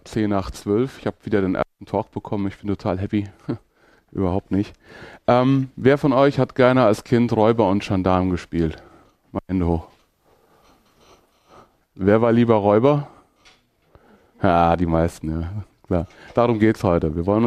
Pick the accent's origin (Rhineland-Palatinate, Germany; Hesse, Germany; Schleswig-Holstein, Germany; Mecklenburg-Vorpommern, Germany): Hesse, Germany; Haiger; Ich bin jetzt 42 plus 1. Ich komme aus Haiger, sagt keinem was, ist in Mittelhessen.